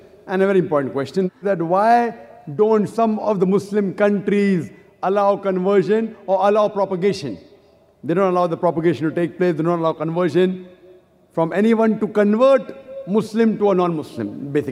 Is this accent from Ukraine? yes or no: no; India; I'm an Indian. Geographically, I'm a Hindu because I'm an Indian. But practicing Muslim, I'm a practicing Muslim. It's my birthright in this country to preach, propagate, and practice this religion.